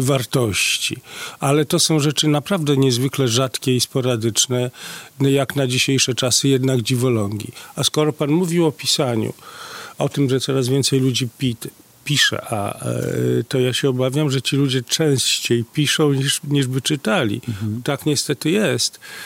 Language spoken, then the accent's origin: Polish; Białystok, Podlaskie Voivodeship, Poland; wróciłem do Białegostoku po studiach polonistycznych. Wróciłem, ponieważ jestem białostoczaninem.